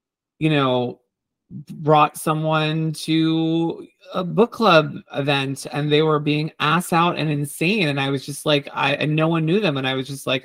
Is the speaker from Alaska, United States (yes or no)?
no; Brookville, New York, United States; I always say I grew up in Olney, but I actually grew up in Brookville, not Brookville, Maryland, not Brookville, right. New York.